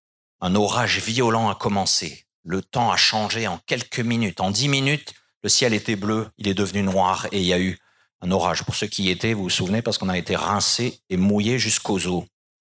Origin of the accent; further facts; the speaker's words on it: Strasbourg, Grand Est, France; je dis mes ancêtres parce que je suis strasbourgeois